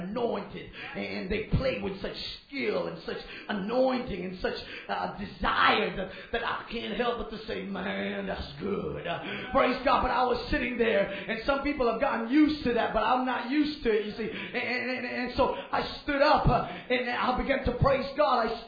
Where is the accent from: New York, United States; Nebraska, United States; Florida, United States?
New York, United States; We came from New York. And then you probably have never seen any New Yorkers like we, but hallelujah.